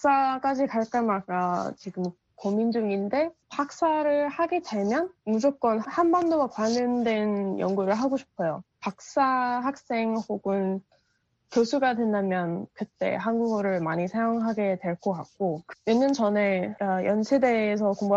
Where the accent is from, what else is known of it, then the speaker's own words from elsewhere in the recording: United States; Korean is a second language; 제가 미국 좀 시골에서 자랐기 때문에 사실 뭐 외국이라는 그 개념, 약간 해외여행이라는 그 개념에 대해서 관심은 많았었는데